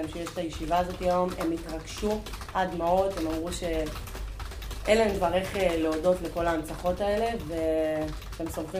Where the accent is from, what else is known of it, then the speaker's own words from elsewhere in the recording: Or Yehuda, Central District, Israel; פה גדלתי, פה אני אמשיך לגדול, פה אני אמשיך לחיות, פה אני גדל את הילדים שלי לאבא, ופה אני אתחתן ופה אני אמשיך לגור. אני אוהב את העיר הזאת, גדלתי בה, אין לי זיקה לשום עיר אחרת.